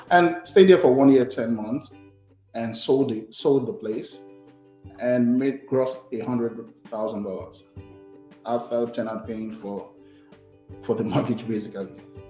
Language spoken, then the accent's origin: English; Nigeria; most times we grew up in Nigeria with a culture of debt is not good.